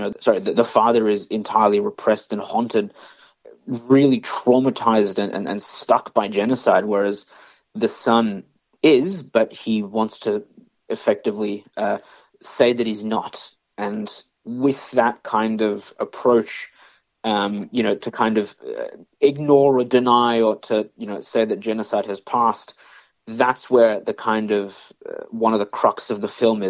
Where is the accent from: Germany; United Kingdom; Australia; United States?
Australia; yes, I am Australian